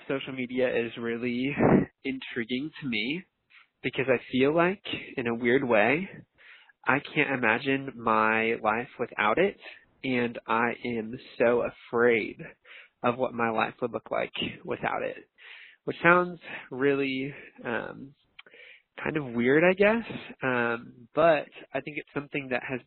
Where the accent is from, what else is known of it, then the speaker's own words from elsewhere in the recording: Nebraska, United States; when I was a kid growing up in Nebraska